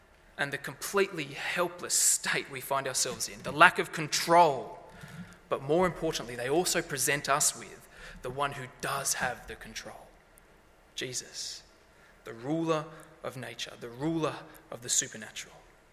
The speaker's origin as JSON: {"language": "English", "town": "Lithgow", "region": "New South Wales", "country": "Australia", "said": "I come from Lithgow, and the closest thing to a beach there is a canal."}